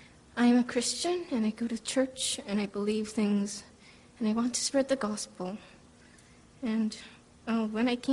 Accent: South Korea; I'm from South Korea.

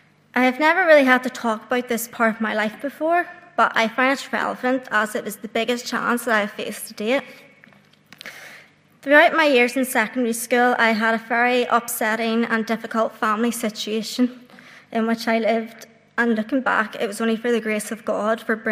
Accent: Northern Ireland, United Kingdom; born there; I was born in the Ulster Hospital, approximately 10 minutes from this building, on the 10th of August, 1999. I was brought up in a Christian home where both my parents were saved.

